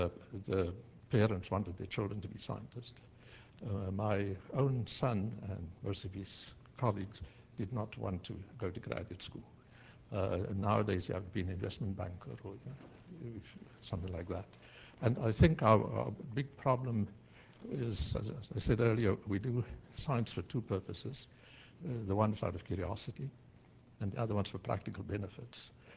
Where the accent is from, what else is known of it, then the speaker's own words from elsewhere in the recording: South Africa; now in United States; I grew up in South Africa, and my life didn't really start until I moved to the US.